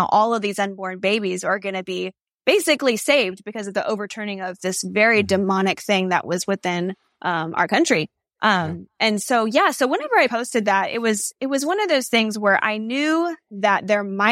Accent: Texas, United States; I am from Texas.

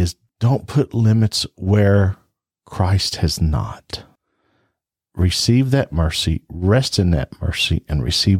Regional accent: United States; from America. I can tell you what these words might mean

